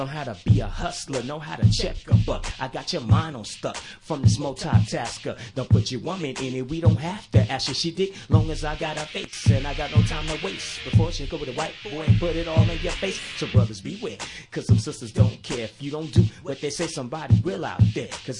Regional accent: West Coast, United States; also born or lived in Texas; I was born in Texas, raised in the West Coast, and I always ran with a lot of people from back east, from the East Coast.

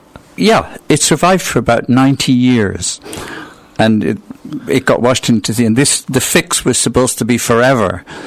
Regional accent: Ireland; moved away; I'm an immigrant here. I'm from Ireland, so I get a slightly different perspective.

